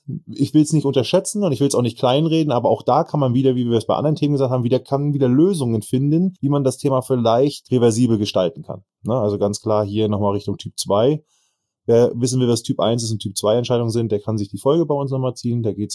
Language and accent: German; Northern Germany, Germany; Jetzt mal Butter bei den Fische, sagt man bei uns im Norden.